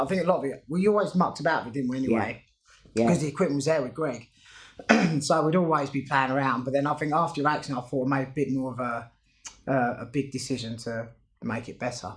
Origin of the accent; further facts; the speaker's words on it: United Kingdom; I'm a British stunt performer and part of the Jigs Stunt Register.